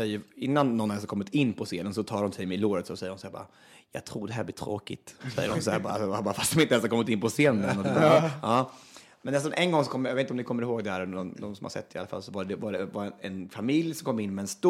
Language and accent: Swedish; Östansjö, Örebro County, Sweden; Ja, alltså jag kommer från Östansjö egentligen, det ligger utanför Hallsberg en mil ungefär.